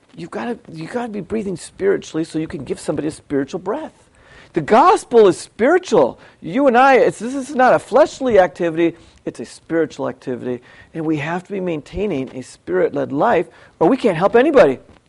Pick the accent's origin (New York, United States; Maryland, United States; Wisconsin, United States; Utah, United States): Wisconsin, United States; Milwaukee; When I was a kid, I grew up in Milwaukee, Wisconsin.